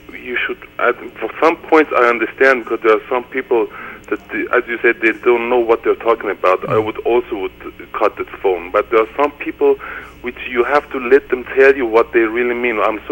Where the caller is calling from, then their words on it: Germany; English is a second language; I'm calling from Germany, and English is not actually my